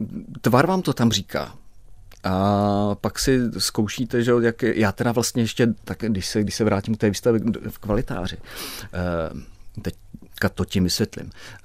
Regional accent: Ratíškovice, South Moravian Region, Czechia; Třeba je to někde u nás na Moravě v Ratíškovicích zachováno.

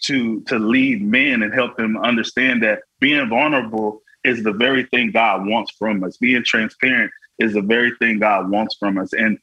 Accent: Florida, United States; all I ever had growing up in Florida was my worship.

